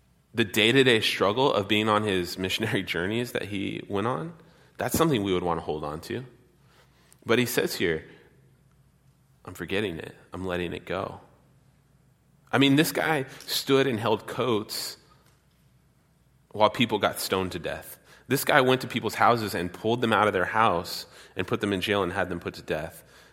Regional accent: San Diego, California, United States; You know, growing up in San Diego and then, you know, moving up here, like the whole Baptist church thing, all my grandpa's friends were like Baptist preachers

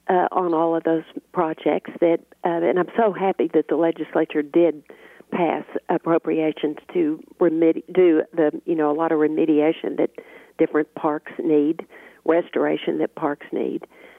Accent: Midland, Texas, United States; with my best friends that I grew up with in Midland, Texas.

